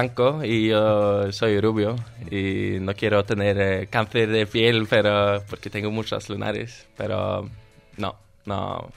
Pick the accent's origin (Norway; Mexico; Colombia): Norway; Quizá yo soy un estereotípico noruego, pero me gustan más las montañas